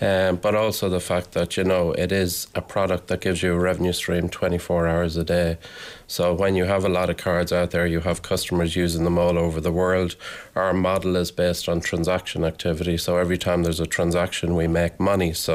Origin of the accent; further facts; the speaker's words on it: Navan, County Meath, Ireland; From Navan, yeah, exactly. So we're originally from Navan.